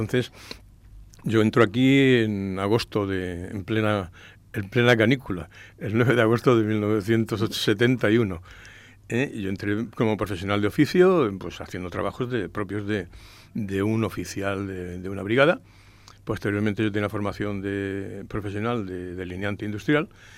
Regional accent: Cartagena, Region of Murcia, Spain; Bueno, yo soy de nacimiento, nací en Cartagena. Yo hice allí mis estudios de bachillerato

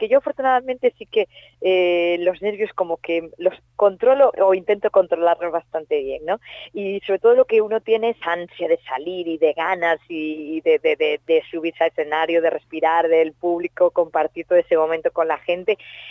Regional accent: Galicia, Spain; yo que soy gallega más aún

